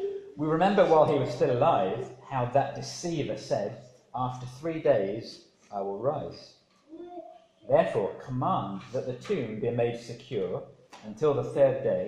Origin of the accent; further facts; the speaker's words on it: England, United Kingdom; now in Athens, Greece; By my accent, you might be able to tell that I'm from England.